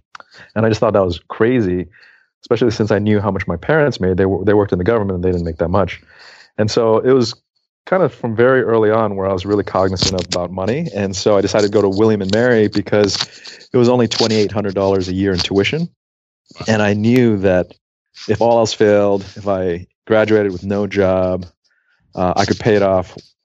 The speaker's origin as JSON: {"language": "English", "country": "Zambia", "tie": "born or raised there", "also_born_or_lived": "Asia / Virginia, United States", "said": "I grew up overseas in Asia and in Zambia because my parents were in the Foreign Service. So I was overseas until high school, where I came to Virginia."}